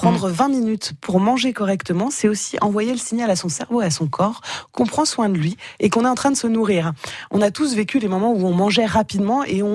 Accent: France; parce que on est français, on aime manger, on aime partager

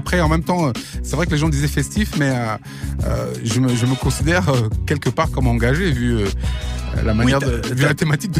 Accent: Bobigny, Île-de-France, France; moi, je viens de Bobigny et puis je voulais aussi venir avec ma bande.

